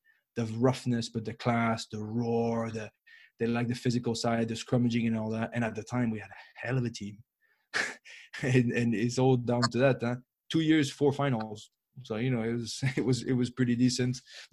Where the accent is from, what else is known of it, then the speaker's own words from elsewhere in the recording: Paris, Île-de-France, France; English is a second language; I am from Paris. I was born and raised in Paris, okay. But when I say raised, I physically lived in Paris like 5 or 6 years in my life, up to when I was 18 and came back.